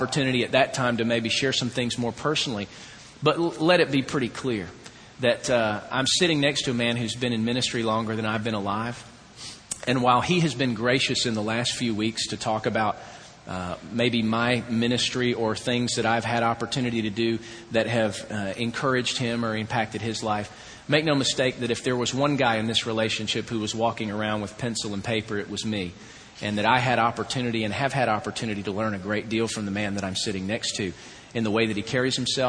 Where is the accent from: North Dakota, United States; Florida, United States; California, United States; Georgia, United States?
Georgia, United States; That's right. I'm from Georgia. He's from Oklahoma.